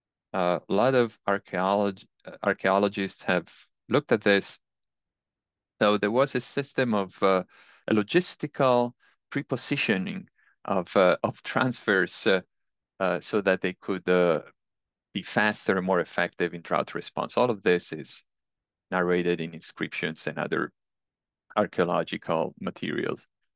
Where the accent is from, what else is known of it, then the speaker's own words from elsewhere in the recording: Italy; Less told is the story of the Italian peninsula, my home country